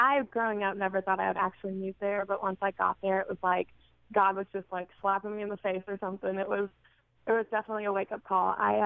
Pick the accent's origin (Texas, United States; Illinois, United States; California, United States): Illinois, United States; Newton; I'm from Newton, Illinois. It's in southern Illinois.